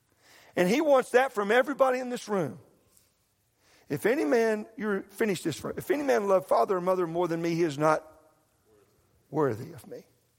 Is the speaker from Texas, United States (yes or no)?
yes; Texas, United States; I'm from Texas. 40 million. There are not 40 million people in Texas, I don't think.